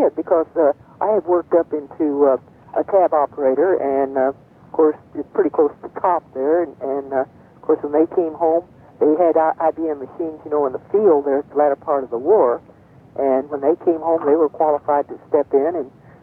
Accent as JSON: {"language": "English", "town": "Oklahoma City", "region": "Oklahoma", "country": "United States", "tie": "born or raised there", "said": "No, I grew up in Oklahoma City."}